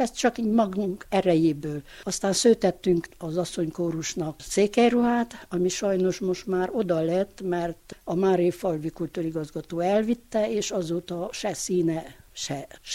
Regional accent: Kükülőkeményfalva, Harghita, Romania; nyugdíjas tanítónő, Kükülőkeményfalván születtem, itt is élek, 71 évet betöltöttem.

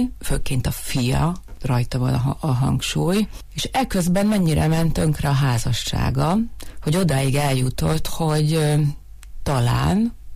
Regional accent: Zakarpattia Oblast, Ukraine; én kárpátaljai magyar vagyok

